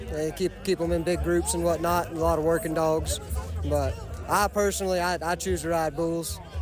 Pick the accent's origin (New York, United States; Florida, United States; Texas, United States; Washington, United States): Florida, United States; Arcadia; I'm from originally Arcadia, Florida, Southwest Florida.